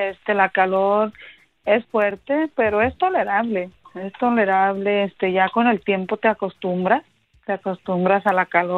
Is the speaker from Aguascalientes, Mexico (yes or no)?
yes; Aguascalientes, Mexico; now in Phoenix, United States; Aguascalientes.